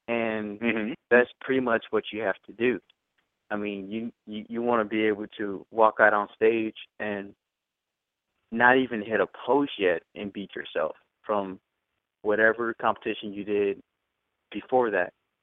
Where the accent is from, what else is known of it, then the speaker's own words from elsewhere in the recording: Missouri, United States; I grew up in Missouri, of course. Both my parents are bodybuilders with me growing up, and that's how I got into it.